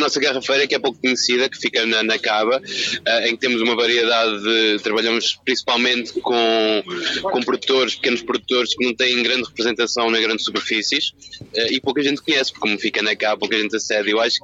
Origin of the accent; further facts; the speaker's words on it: Norte, Portugal; now in Lisbon, Portugal; Vivo nas proximidades, vivo em Alcântara, recentemente, porque eu sou do Norte.